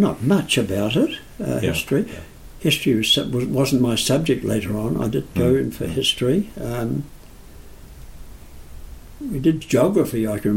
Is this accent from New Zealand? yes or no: yes; Levin, Manawatū-Whanganui, New Zealand; Because I was from Levin, going to school, one thing about boarding school I didn't like was you lose your friends because you had friends in Levin.